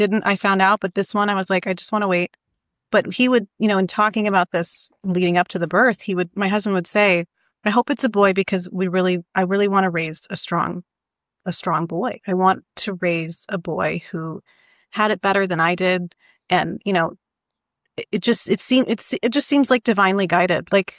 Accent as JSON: {"language": "English", "region": "Michigan", "country": "United States", "said": "I'm from Michigan."}